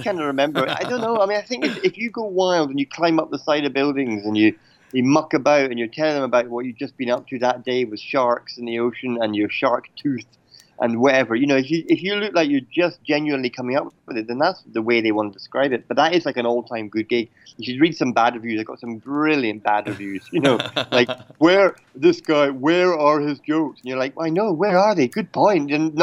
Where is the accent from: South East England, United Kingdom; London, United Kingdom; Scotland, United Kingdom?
Scotland, United Kingdom; Edinburgh; Well, I come from the middle of Scotland, so I grew up near Edinburgh